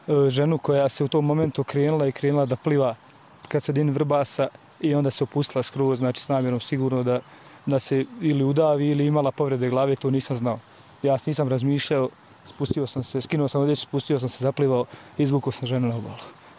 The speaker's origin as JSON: {"language": "Serbian", "town": "Banja Luka", "region": "Republika Srpska", "country": "Bosnia & Herzegovina", "tie": "born or raised there", "said": "ja sam tu dijete iz Banja Luke"}